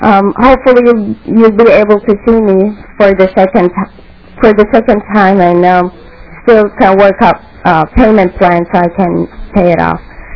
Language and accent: English; Sudan; also born or lived in Chicago; now in Mankato, United States; originally I'm from Sudan, and I immigrated to the United States in 2003, and I lived in Chicago for 2 years before I moved to Mankato, Minnesota.